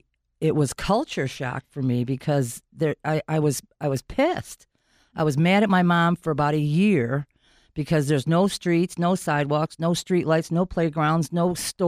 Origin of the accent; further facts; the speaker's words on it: Detroit, Michigan, United States; Yeah, I'm born and raised in Detroit. I grew up on the east side.